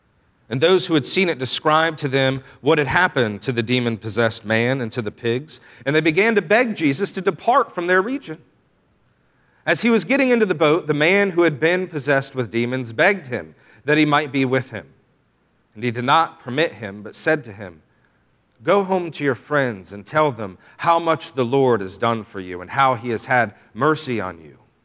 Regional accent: Georgia, United States; I grew up mostly outside of Atlanta, and so as I got older and could drive, Atlanta was a cool place with lots of things to do.

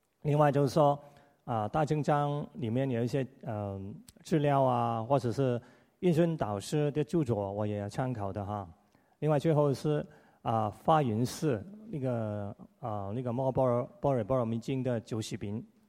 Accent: Hong Kong; accent: Hong Kong; Chinese is a second language; 你看我讲的国语哈，普通话，你就一定知道我是从香港来的，对不对？是标准的香港的国语啊

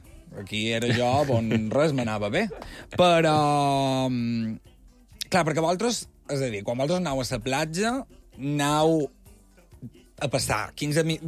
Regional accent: Balearic Islands, Spain; Clar, a mi com a mallorquí no me passarà.

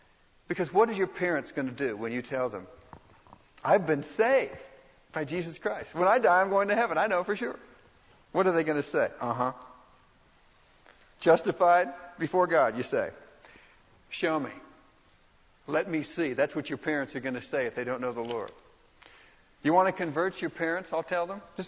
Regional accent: Dallas, Texas, United States; I was raised in Dallas.

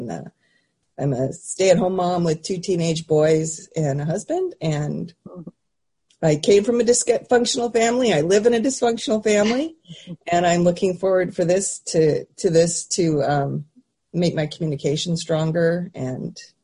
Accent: San Diego, California, United States; now in Sequim, United States; I'm from San Diego, but recently moved up to the Olympic Peninsula of Washington in a little town called Squim.

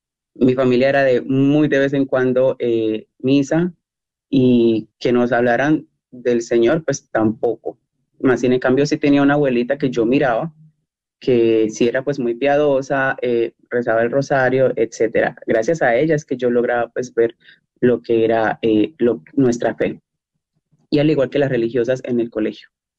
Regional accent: Honduras; born there; Yo nazco en lo que es en Honduras, de una familia colombiana. Ambos padres son colombianos y toda mi descendencia es colombiana. Nazco en Honduras porque por cuestiones pues, de mi papá, de trabajo, terminamos acá en Honduras

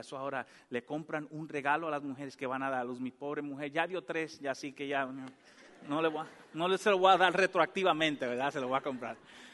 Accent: Dominican Republic; Cuando yo era jovencito, en mi país se juega mucho béisbol, en República Dominicana.

